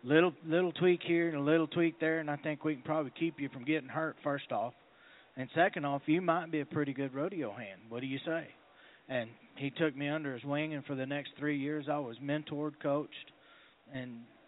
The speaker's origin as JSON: {"language": "English", "region": "Texas", "country": "United States"}